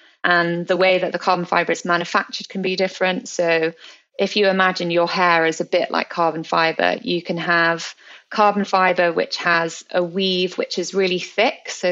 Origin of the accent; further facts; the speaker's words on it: England, United Kingdom; I guess being English, I can't go a day without a cup of English breakfast tea.